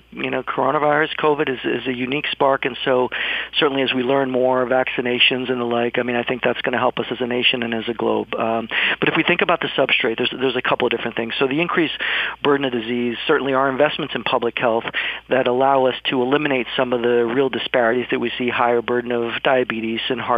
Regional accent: Puerto Rico; now in Boston, United States; I'm originally from Puerto Rico

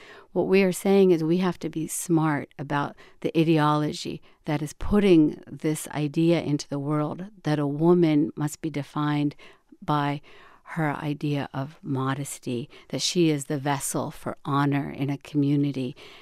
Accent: India; now in United States; You know, I was born in 1965. When I grew up in India

